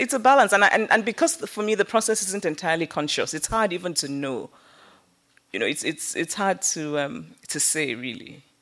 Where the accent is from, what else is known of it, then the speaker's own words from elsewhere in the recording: Nigeria; But growing up in Nigeria, I didn't think I could ever earn a living from writing.